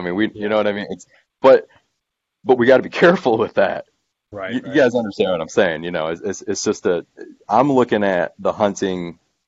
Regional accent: Michigan, United States; I understand it. I'm from Michigan. I've hunted out of tree stands. I've hunted deer.

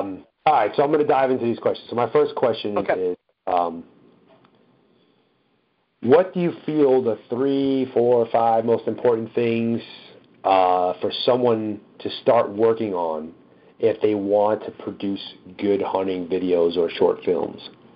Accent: Brooklyn, New York, United States; I'm from Brooklyn. We don't pay attention to grammar.

